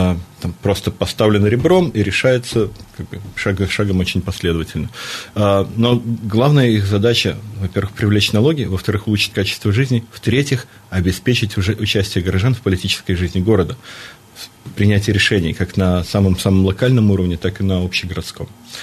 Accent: Belarus; с гордостью говорю, что я из Беларуси.

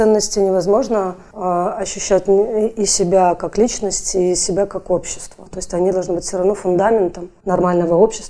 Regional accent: Belarus; accent: trasianka; моя тросянка, которая во мне присутствует, даже вот моя русская речь, она все равно с белорусским акцентом. Я имкнусь выучать белорусскую мову зараз. Вельми соромлюся, что я на ей тренно говорю, что у меня шмат русских слов.

